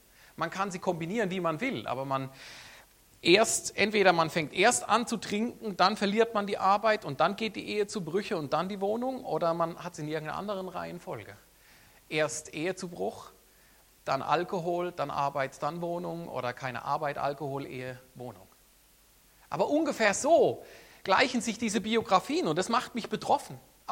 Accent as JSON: {"language": "German", "country": "Germany", "moved": "yes", "lives_now": "Switzerland", "said": "ich habe als Deutscher, als ich in die Schweiz gekommen bin, habe ich das Lied nicht gekannt."}